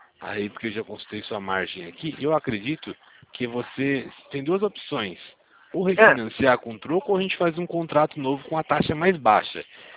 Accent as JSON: {"language": "Portuguese", "town": "Campinas", "region": "São Paulo", "country": "Brazil", "said": "Eu sou aqui de Campinas, sou aqui do ladinho."}